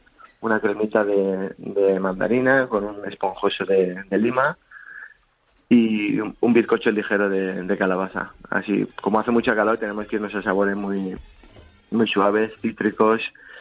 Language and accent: Spanish; Valencian Community, Spain; que nosotros somos valencianos, la naranja tiene su aquel